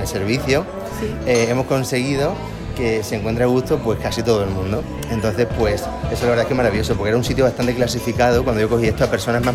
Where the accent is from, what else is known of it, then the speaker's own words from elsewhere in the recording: Badajoz, Extremadura, Spain; porque yo soy muy de Badajoz